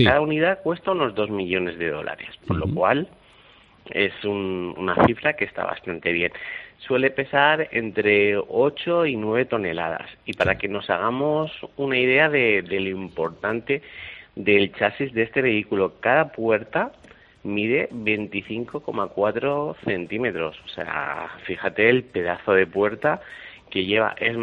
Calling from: Torrejón de Ardoz, Community of Madrid, Spain; Desde Torrejón de Ardoz, aquí estoy.

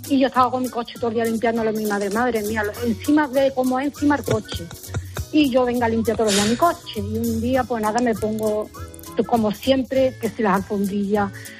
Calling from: Huelva, Andalusia, Spain; Mira, soy de Huelva.

